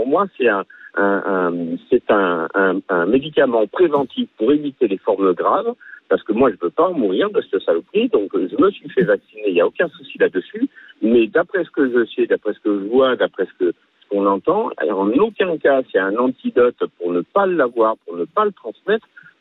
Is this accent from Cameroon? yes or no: no; France; Moi, je suis un Français moyen.